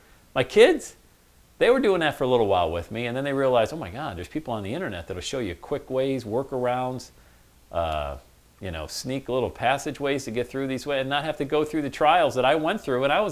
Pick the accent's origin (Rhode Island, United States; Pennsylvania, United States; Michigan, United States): Pennsylvania, United States; Bradford; I grew up in Bradford, PA.